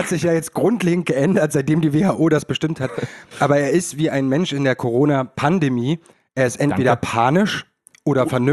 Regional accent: Germany; Das sind Deutsche. Ich bin auch Deutsche. Ich muss die Schuld von mir wegweisen.

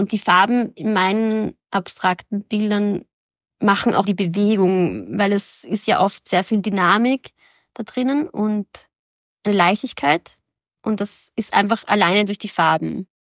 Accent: Graz, Styria, Austria; born there; now in Vienna, Austria; Ich bin in Graz geboren und lebe seit 10 Jahren in Wien.

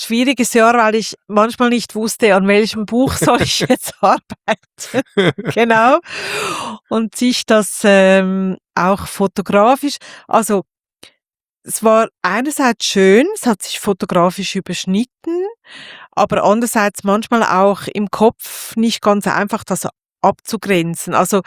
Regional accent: Switzerland; also bei uns in der Schweiz berühmt

